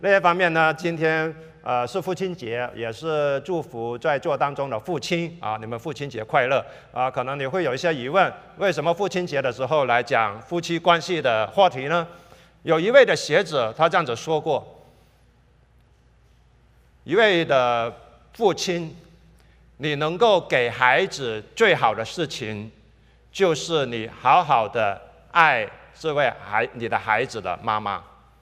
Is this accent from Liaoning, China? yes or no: no; Kaiping, Guangdong, China; 我们的背景很类似，我们都是开平人